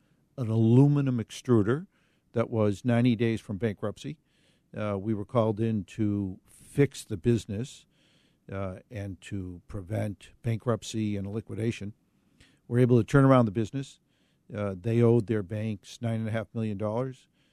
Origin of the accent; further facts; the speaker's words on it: Boston, Massachusetts, United States; I grew up in Boston, Mass. Went to the first public school in the country, founded in 1635.